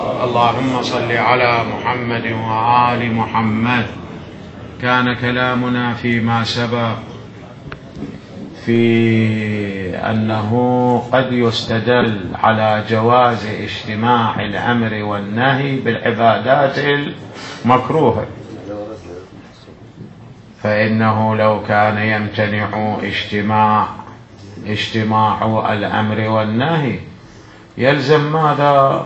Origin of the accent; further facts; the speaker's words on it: Najaf, Najaf Governorate, Iraq; لأن الحمامات اللي أول كانت عندنا بالنجف